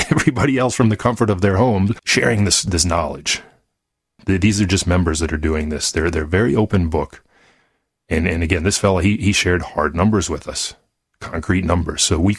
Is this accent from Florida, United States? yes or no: no; Texas, United States; I'm from the Dallas-Fort Worth area, if you're new to the show.